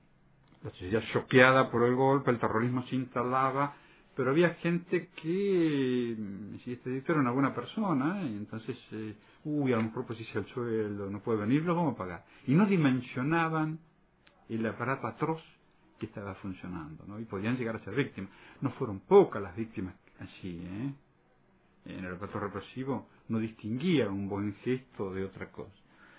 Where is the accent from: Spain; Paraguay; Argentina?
Argentina; no sé si somos conscientes los argentinos